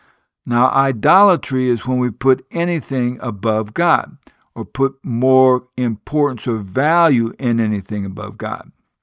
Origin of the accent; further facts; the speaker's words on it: Guinea; also born or lived in Liberia / Sierra Leone; I was born in Liberia, grew up in Guinea, and lived in Sierra Leone because my parents were good.